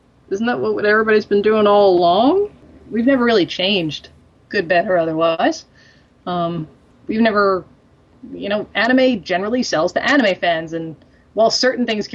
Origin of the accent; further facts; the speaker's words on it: New York, United States; Like I said, I'm from Long Island. I was kind of alone.